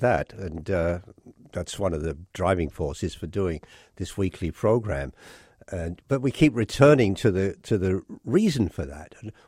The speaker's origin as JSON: {"language": "English", "region": "England", "country": "United Kingdom", "lives_now": "United States", "said": "I remember the first time, I come from England, when I first came here and went up into southern New Mexico just to look at the stars"}